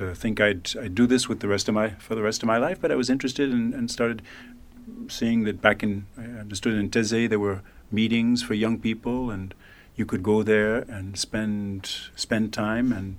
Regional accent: New York City, New York, United States; moved away as an adult; when I was 22, growing up in New York, I never dreamed I'd cross the Atlantic and live elsewhere.

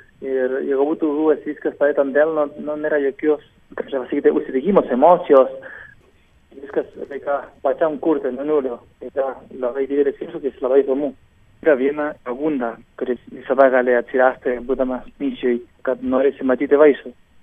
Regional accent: Argentina; Lithuanian is a second language; now in Lithuania; esu iš Argentinos ir esu atvykęs į Lietuvą prieš 13 metų.

